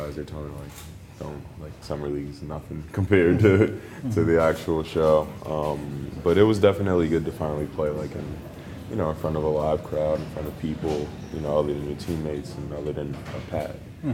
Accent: New York, United States; You know, growing up in New York, it's a big city. You step outside and there's always something to do here.

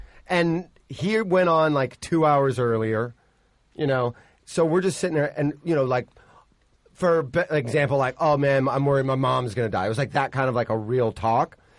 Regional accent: Indiana, United States; I grew up in the Chicago area. Northern Indiana

